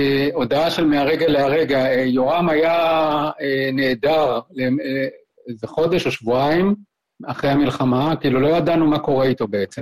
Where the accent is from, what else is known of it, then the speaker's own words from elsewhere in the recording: Palmachim, Central District, Israel; בזמן שהמלחמה פרצה אנחנו כבר היינו בקיבוץ אחר, אמא שלי התחתנה מחדש ועברנו לקיבוץ פלמחים על חוף הים.